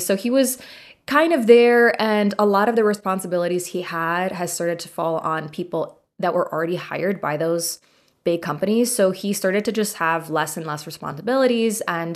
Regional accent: Poland; moved away; also born or lived in Chicago / New York / San Diego; I grew up in Poland, and then I was in Chicago for 13 years, and I was in New York, and then I was in San Diego, and all of those places are sea level.

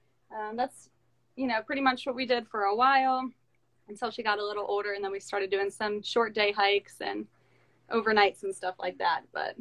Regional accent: Columbus, Ohio, United States; And we are from Ohio, Columbus, Ohio.

